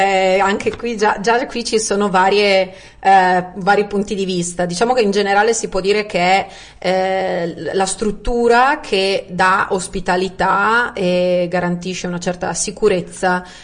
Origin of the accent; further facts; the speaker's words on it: Belluno, Veneto, Italy; sono laureata in antropologia culturale. E sono di Belluno originaria e sono tornata a vivere a Belluno dopo un periodo di assenza, diciamo, quando ho studiato all'università